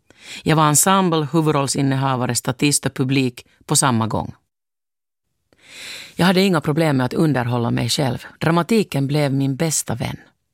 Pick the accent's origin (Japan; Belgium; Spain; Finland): Finland; born or raised there